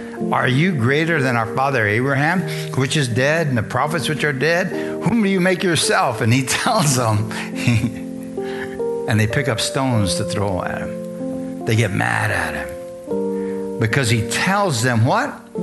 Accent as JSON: {"language": "English", "town": "Bisbee", "region": "Arizona", "country": "United States", "said": "I'm a nobody. Who am I? I'm nobody. I'm this Mexican from Bisbee, huh? Bisbee's not even a big town."}